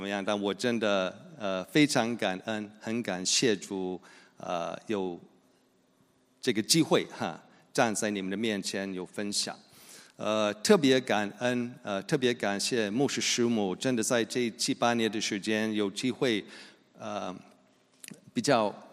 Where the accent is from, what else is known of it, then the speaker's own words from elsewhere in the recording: United States; 只是说对，我是美国人